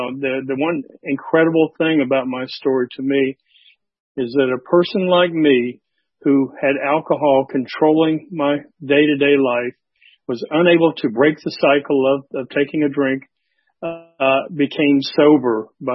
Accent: Atlanta, Georgia, United States; born there; Which I was born here in Atlanta on June 10th, 1952.

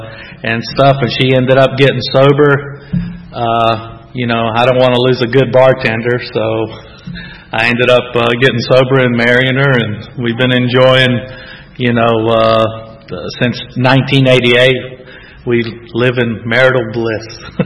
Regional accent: North Carolina, United States; because she was from North Carolina also, and I figured, you know, we're from North Carolina, that's where we need to go back and, you know, settle.

